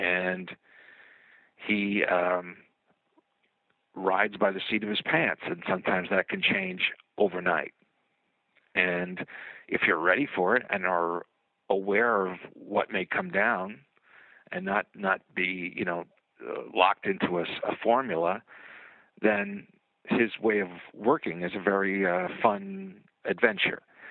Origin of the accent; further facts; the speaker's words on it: New York City, New York, United States; You know, I grew up here in New York City, which is where I am now